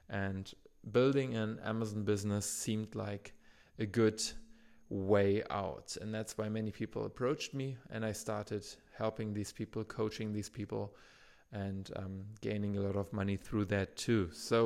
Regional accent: Germany; I'm from Germany.

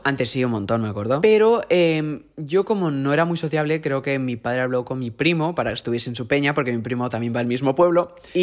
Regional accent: Mexico; now in Spain; yo cuando vine de México a España, sí, sí había nacido en España y de verano siempre venía a España también e iba al pueblo

